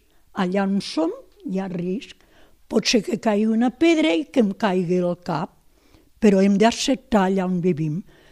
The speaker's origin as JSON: {"language": "Catalan", "town": "Raïmat", "region": "Catalonia", "country": "Spain", "tie": "born there", "said": "Vaig néixer a Lleida, a Raïmat, que és un agregat de la capital de Lleida."}